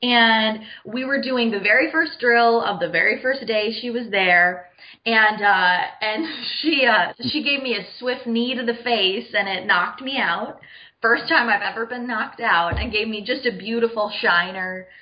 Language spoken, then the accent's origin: English; Minnesota, United States; now in Orlando, United States; Yeah, I am from Minnesota. I'm a straight out of mini girl, and so I grew up in Minnesota.